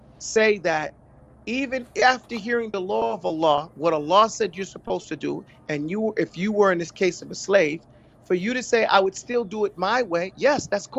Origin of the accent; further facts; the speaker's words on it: New York, United States; We know of cases, you know, you and I grew up in New York.